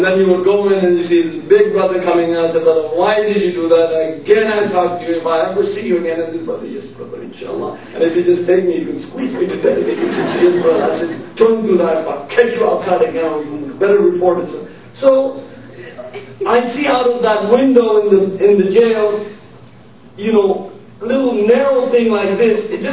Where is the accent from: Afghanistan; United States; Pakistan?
Pakistan; as a Pakistani